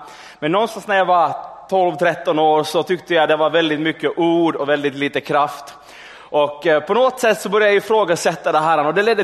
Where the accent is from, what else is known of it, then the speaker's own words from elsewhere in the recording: Ekenäs, Uusimaa, Finland; så är jag uppvuxen i Ekenäs, the city of glory and hope. Och den anrika staden.